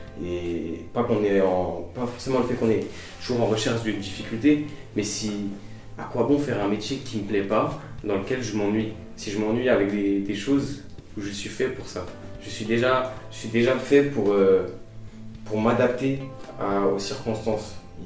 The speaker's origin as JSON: {"language": "French", "country": "France", "tie": "born or raised there", "said": "Parce que nous, on a grandi ici, on a grandi en France, nous sommes français."}